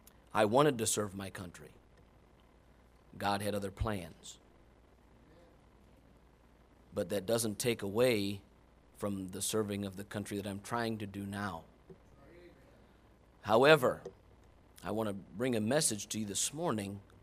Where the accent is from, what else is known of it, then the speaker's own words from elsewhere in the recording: United States; born there; When I was born in America, the greatest country in the whole wide world.